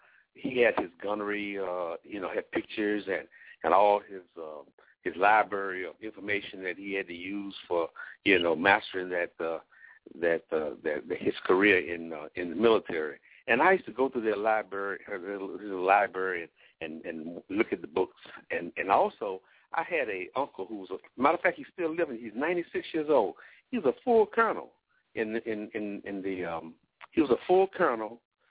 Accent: Raleigh, North Carolina, United States; I'm a country boy. I'm a Raleigh.

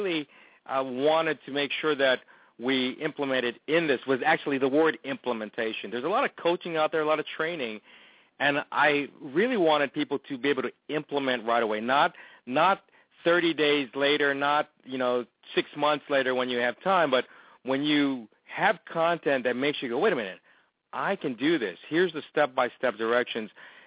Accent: Hawaii, United States; And as you know, I'm being from Hawaii

